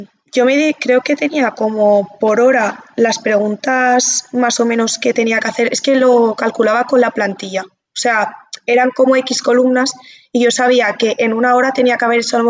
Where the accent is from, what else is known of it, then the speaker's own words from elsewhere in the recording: Valencia, Valencian Community, Spain; mi pareja es de Zaragoza y yo soy de Valencia.